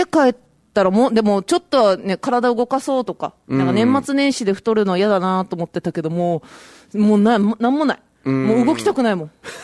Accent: Okinawa, Japan; accent: Okinawan; 私沖縄のなまりするからね。だからよとか言っちゃうし。

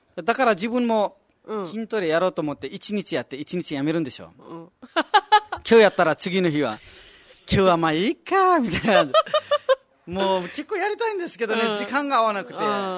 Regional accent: Nepal; いや、やっぱり、うん、まあ、ネパール料理大好きです。 ね、 ネパール人だから。

